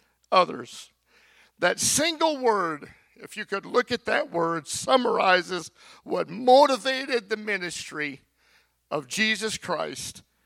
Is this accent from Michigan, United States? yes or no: no; Texas, United States; I'm from Texas. Our whole family was from Texas.